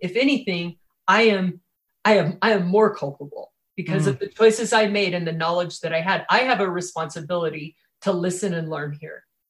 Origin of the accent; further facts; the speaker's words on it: Utah, United States; I mean, I came from Utah, you know?